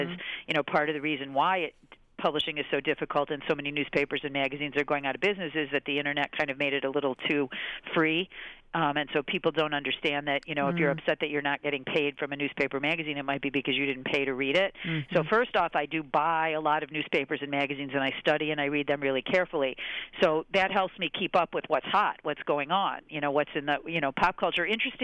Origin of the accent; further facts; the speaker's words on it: Michigan, United States; now in New York City, United States; And I'm from Michigan, and I wanted to stay in New York City